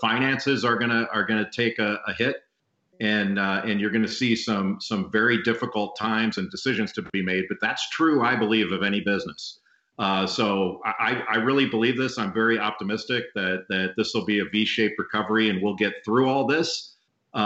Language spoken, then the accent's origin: English; Los Angeles, California, United States; I grew up in Los Angeles